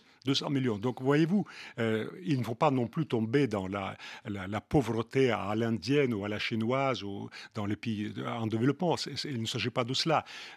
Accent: Russia; accent: Russian; French is a second language; Je l'ai appris quand j'étais jeune, mais j'ai gardé l'accent russe.

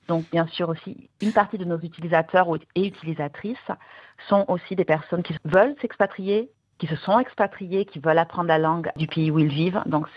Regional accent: Toulouse, Occitanie, France; now in Berlin, Germany; Je vis à Berlin depuis plus de 12 ans. Je viens du sud de la France, originellement de Toulouse.

